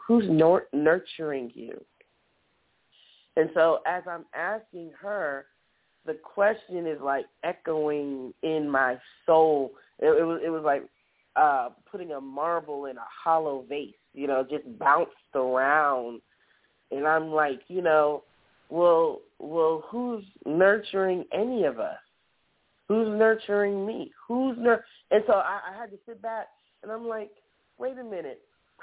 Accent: Miami, Florida, United States; also born or lived in Washington, D.C.; in my opinion, I would say I grew up in Miami, Florida.

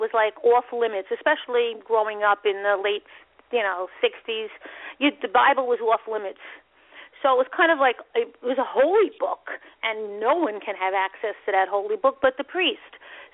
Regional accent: New York, United States; My ex-husband was originally from California. I'm from New York.

